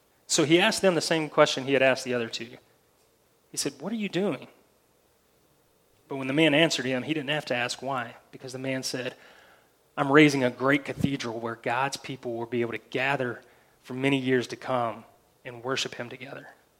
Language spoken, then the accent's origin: English; Memphis, Tennessee, United States; I am from Memphis.